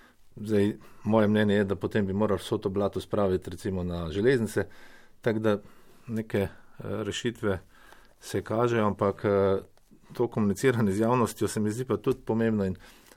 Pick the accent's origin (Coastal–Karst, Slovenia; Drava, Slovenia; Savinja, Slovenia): Savinja, Slovenia; Celje; mogoče tudi zato, ker prihajam iz Celja